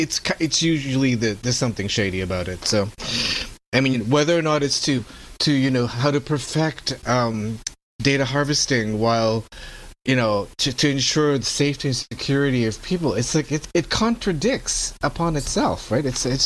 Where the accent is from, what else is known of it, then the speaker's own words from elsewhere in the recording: Canada; You just read it, and as a Canadian, you go, do they believe in what they're writing?